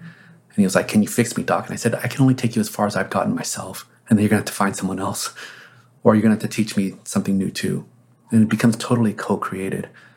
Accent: Texas, United States; I grew up in Texas in the 70s. The KKK still marched.

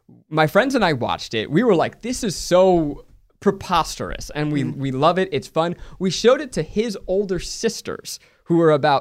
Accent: New York, United States; I grew up in the suburbs of New York.

